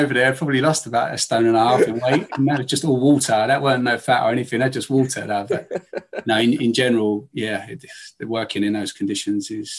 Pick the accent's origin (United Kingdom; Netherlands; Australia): United Kingdom; South East England; Like I was traveling in from Kent.